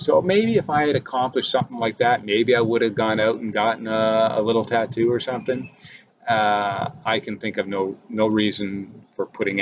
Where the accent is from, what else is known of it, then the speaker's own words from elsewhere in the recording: Canada; I'm Canadian. I love my country.